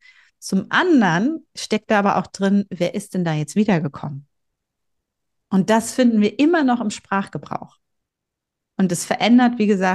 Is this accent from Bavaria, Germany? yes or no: no; Bielefeld, North Rhine-Westphalia, Germany; born there; also ich bin in Bielefeld geboren